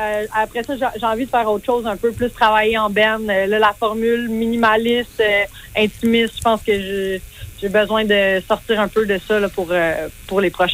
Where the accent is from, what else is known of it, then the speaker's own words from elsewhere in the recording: Sherbrooke, Quebec, Canada; Là. Je viens de Sherbrooke.